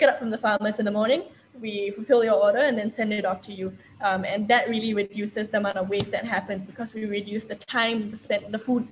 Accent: Singapore; I think for me, there was always an aspect of growing up in Singapore that I, would always remember, because in Singapore, you pretty much grow up going to a farm for the purposes of a school trip, right?

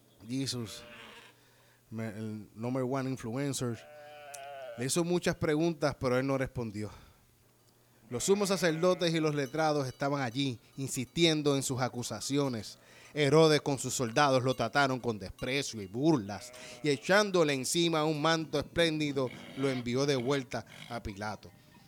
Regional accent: Puerto Rico; nosotros como puertorriqueños, no podemos decir nada en contra de eso, porque nosotros somos una colonia

